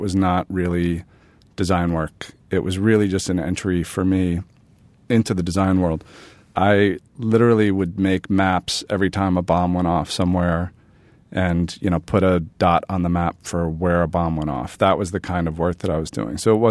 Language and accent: English; New York, United States; now in Brooklyn, United States; I grew up in Manhattan.